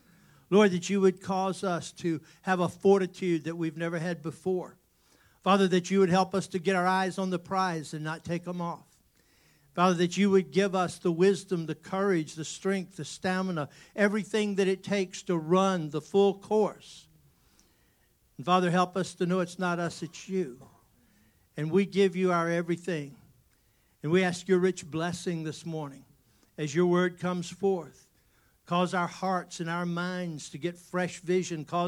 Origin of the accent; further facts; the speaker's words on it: Richmond, Virginia, United States; also born or lived in Charlotte; I was born in Charlotte, raised in Richmond.